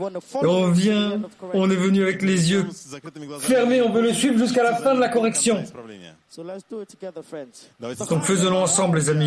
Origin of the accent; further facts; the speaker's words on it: England, United Kingdom; Moi, je suis d'Angleterre, elle de République tchèque.